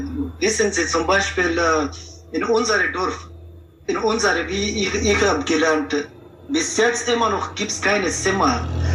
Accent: Laghman, Afghanistan; German is a second language; ich bin in Afghanistan, in Lachmann geboren.

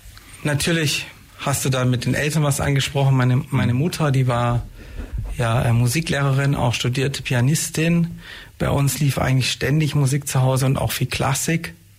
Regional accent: Neu-Ulm, Bavaria, Germany; born there; Genau, also Neu-Ulmer, bitte Neu-Ulmer. Genau. Also Ulmer bin ich jetzt nicht

